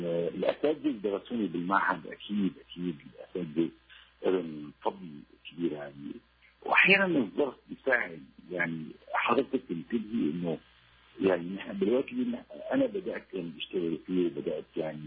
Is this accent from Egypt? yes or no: no; Syria; كوني سوري هذا شيء بدون الفخر، وكوني خلقت بهالبلد اللي كان فيها كل الناس اللي شاءت الظروف المجتمعية فيهم مثقفين وناشطين. أنا بتاعت دخلت المعهد عالي فنون المسرحية عمري 18 سنة